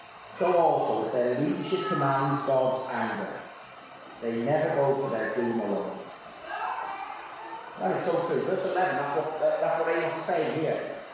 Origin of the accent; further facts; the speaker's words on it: Wales, United Kingdom; You know, growing up in Wales, easy to find people in Wales who think that Wales is the centre of the universe.